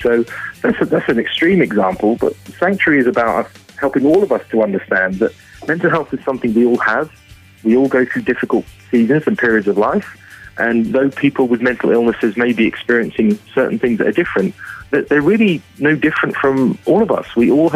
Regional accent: England, United Kingdom; now in Vancouver, Canada; Despite my accent, I'm nearly a dual citizen, so I'm almost Canadian. But originally from England, but we're based in Vancouver.

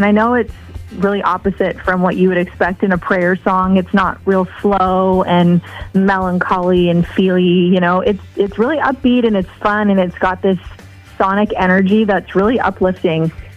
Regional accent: Lloydminster, Saskatchewan, Canada; I am from Saskatchewan, but the truth is I am actually on the border of Saskatchewan and Alberta, and depending on who I'm talking to, I'll use either province.

